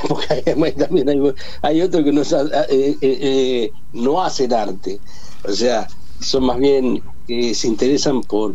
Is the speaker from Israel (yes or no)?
no; San Isidro, Buenos Aires Province, Argentina; porque nací en San Isidro, me crié en San Isidro y todo lo que hice en mi vida de arte parte de San Isidro hacia el mundo.